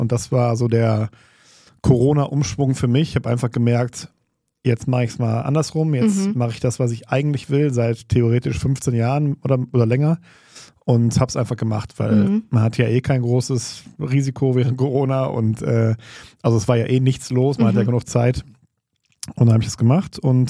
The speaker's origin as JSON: {"language": "German", "town": "Essen", "region": "North Rhine-Westphalia", "country": "Germany", "tie": "born or raised there", "also_born_or_lived": "Berlin / Munich / Saarbrücken", "said": "ich komme aus Essen, bin auch in Essen geboren und hatte so ein paar Auszeiten. Ich war 4 Jahre in Berlin und 1 Jahr in München und habe in Saarbrücken studiert und war viel unterwegs. Aber mich hat es dann 2019 zurück ins Ruhrgebiet gebracht, zuerst nach Bochum"}